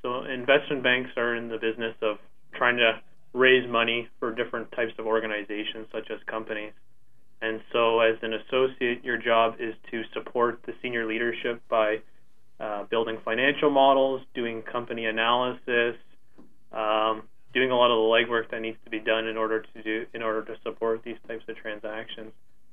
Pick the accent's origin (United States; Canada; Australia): Canada; Ontario; Well, for me, I grew up in Southern Ontario.